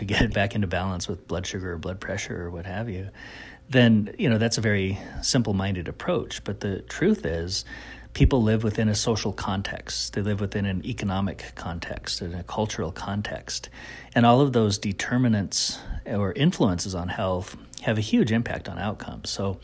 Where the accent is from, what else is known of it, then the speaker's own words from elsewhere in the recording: Kyle, South Dakota, United States; Well, I'm originally from Kyle, South Dakota, on the Pine Ridge Indian Reservation. And I was very fortunate to grow up in a family with a lot of traditional healers and medicine men.